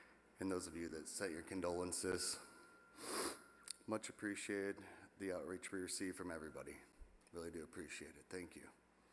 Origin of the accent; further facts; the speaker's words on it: Pittsburgh, Pennsylvania, United States; now in Florida, United States; From growing up in Pittsburgh, taking my sister and I to school every day before he had to go to work.